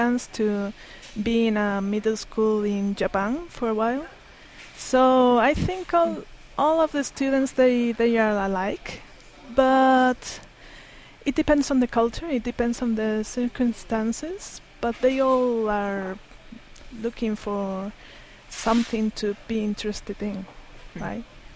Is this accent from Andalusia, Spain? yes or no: yes; Granada, Andalusia, Spain; English is a second language; moved away as an adult; now in Santa Fe, United States; It's in the southeast, just next to Granada.